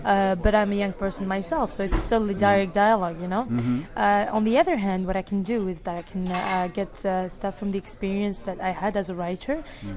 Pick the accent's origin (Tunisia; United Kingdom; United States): Tunisia; English is a second language; I'm 20 years old. I'm coming from Tunisia. But I'm also half Iraqi, half Tunisian.